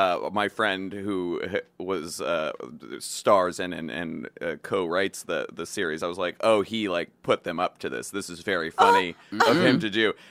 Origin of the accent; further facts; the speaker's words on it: Atlanta, Georgia, United States; Because what had happened was, I'm from Atlanta